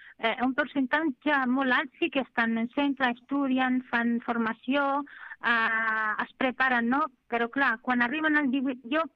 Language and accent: Catalan; Tangier, Tanger-Tetouan-Al Hoceima, Morocco; now in Spain; jo soc de Tànger, i Tànger hi ha moltes, el tema tèxtil, fàbriques, tot, i moltes dones ja treballen.